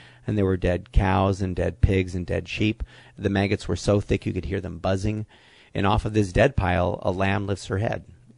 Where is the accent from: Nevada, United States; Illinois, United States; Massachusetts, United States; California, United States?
California, United States; Hollywood; I grew up in Hollywood